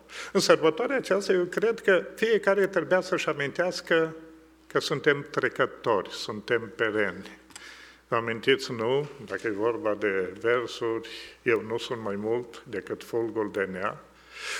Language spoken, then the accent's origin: Romanian; Botoșani, Botoșani County, Romania; Și eram din Botoșani și am spus: sigur.